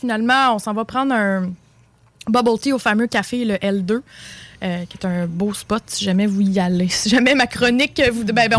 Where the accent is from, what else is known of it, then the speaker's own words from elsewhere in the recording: Montreal, Quebec, Canada; Moi, je suis montréalaise, by the way